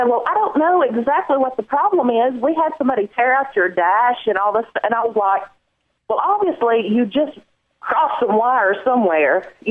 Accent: the South, United States; I'm a good Southern girl, and I tried to mind my manners, but I was actually at a stoplight here in my hometown

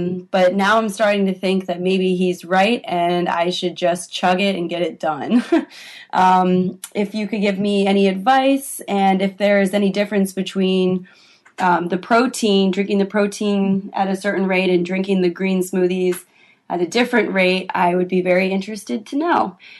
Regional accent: Washington, District of Columbia, United States; I'm from Washington, D.C.

